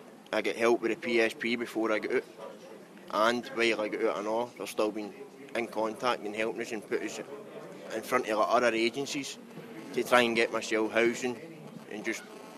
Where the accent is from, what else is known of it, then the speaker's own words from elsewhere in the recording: Glasgow, Scotland, United Kingdom; I'm from Glasgow.